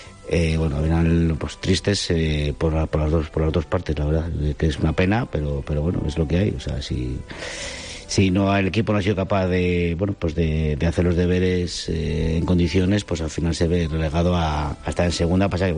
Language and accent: Spanish; Valladolid, Castile and León, Spain; como vallisoletano y empresario de la ciudad